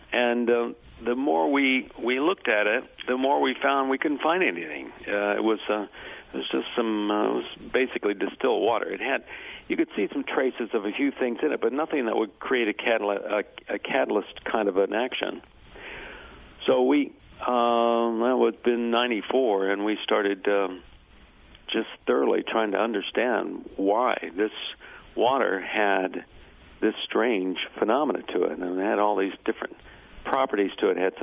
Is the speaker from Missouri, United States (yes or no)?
yes; Missouri, United States; You know, I'm originally from Missouri